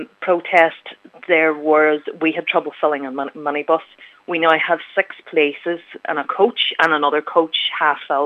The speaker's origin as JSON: {"language": "English", "town": "Inishowen", "region": "County Donegal", "country": "Ireland", "said": "I'm from Inishowen."}